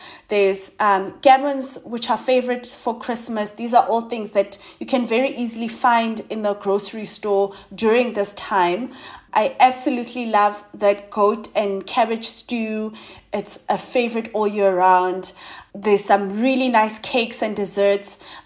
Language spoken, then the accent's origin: English; South Africa; there's still so much work to do to get us to a place where we just as seen as and as celebrated South African food, our food is as celebrated as the pastas and the American burgers of the world.